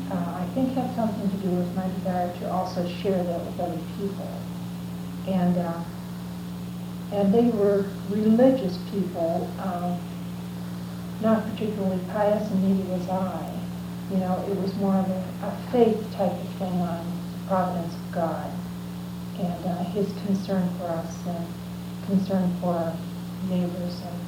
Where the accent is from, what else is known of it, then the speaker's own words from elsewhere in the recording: Chicago, Illinois, United States; So I grew up in Lincoln Park, spent much of my life there. My parents were Irish immigrants.